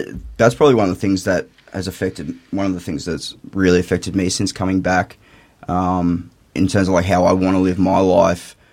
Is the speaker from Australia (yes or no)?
yes; Australia; born there; I got lucky and I was born in Australia